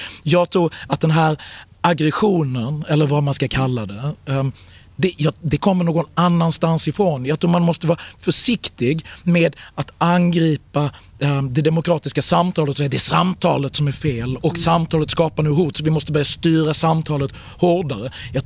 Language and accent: Swedish; Malmö, Skåne, Sweden; i Malmö där jag växte upp